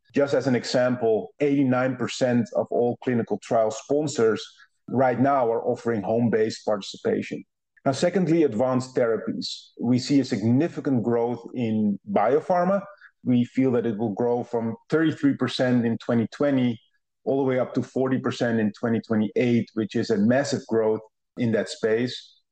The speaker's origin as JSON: {"language": "English", "country": "Netherlands", "said": "I'm originally Dutch, so I'm from the Netherlands, and that's also where I started my career with DHL."}